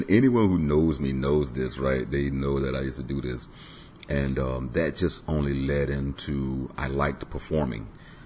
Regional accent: Tampa, Florida, United States; born there; I was born on Davis Island, which is within Tampa, Florida.

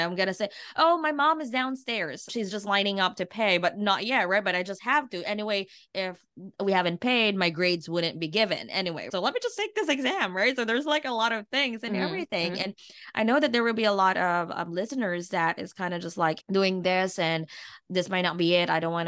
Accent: Philippines; I mean, coming from an Asian culture, right? I'm born and raised in the Philippines. We're in engineer, doctors, nurses.

